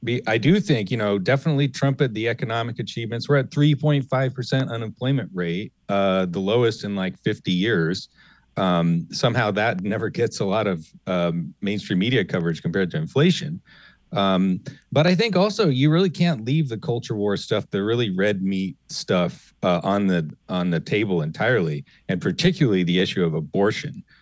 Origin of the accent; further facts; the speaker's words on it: Pennsylvania, United States; In my home state of Pennsylvania